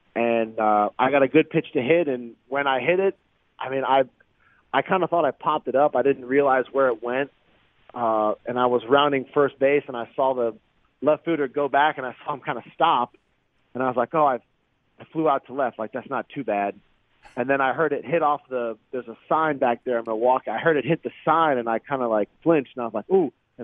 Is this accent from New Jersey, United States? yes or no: no; Jupiter, Florida, United States; my spring training is going to be in my hometown, like in my backyard, and for all my friends and family to see how all that hard work had kind of come full circle, and to be able to represent my town like